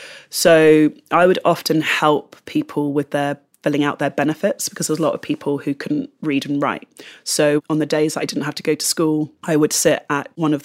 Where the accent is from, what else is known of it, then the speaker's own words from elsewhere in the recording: London, United Kingdom; I'm from London, and again from sort of a central part of London